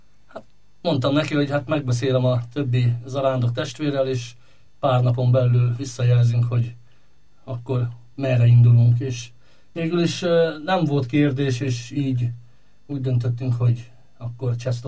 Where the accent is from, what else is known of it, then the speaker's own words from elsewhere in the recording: Vértessomló, Komárom-Esztergom, Hungary; Vértes Somlóról jöttem.